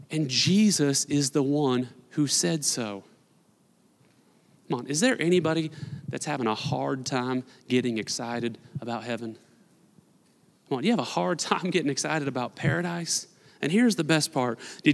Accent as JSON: {"language": "English", "town": "Newton", "region": "Kansas", "country": "United States", "tie": "born or raised there", "said": "I was born and raised here in Newton, Kansas. I have done my time in the flatlands, baby."}